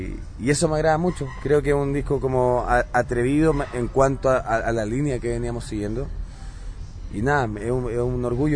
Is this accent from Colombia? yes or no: no; Chile; Yo no me había dado cuenta de eso siendo chileno, estando en Chile, viviendo toda la vida en Chile